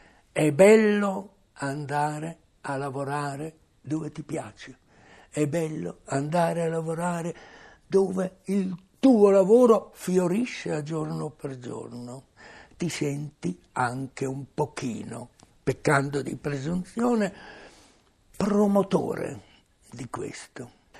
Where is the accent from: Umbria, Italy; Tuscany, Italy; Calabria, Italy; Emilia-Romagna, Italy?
Emilia-Romagna, Italy; Io, essendo un romagnolo e venendo in questo settore dell'Italia, dopo aver girato il mondo, mi sono detto che bella che è l'Italia.